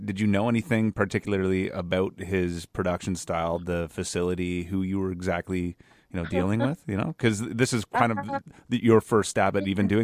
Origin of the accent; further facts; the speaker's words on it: Canada; I'm from Canada. I've never even been there before.